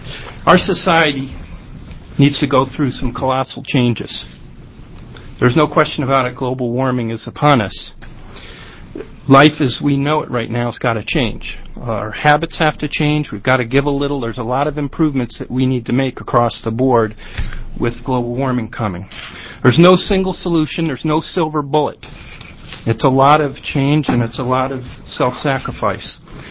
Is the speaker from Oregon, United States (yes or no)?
yes; Portland, Oregon, United States; I hail from Portland. I'm actually a constituent of Senator Avakian's.